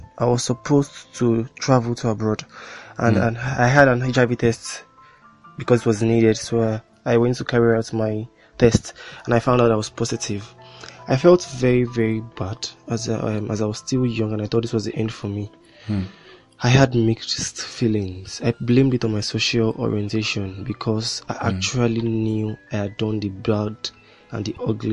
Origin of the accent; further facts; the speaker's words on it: Oyo, Nigeria; a 20-year-old student of UNILAG. I'm from Oyo State.